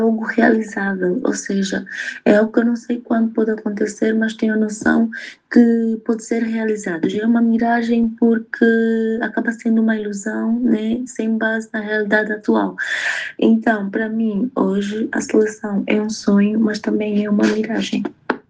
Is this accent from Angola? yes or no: yes; Angola; now in Portugal; tenho 26 anos de idade, sou angolana, jogo lateral esquerda e comecei o meu percurso desportivo no Porto Atlético de Luanda. Eu estou em Portugal há 3 anos.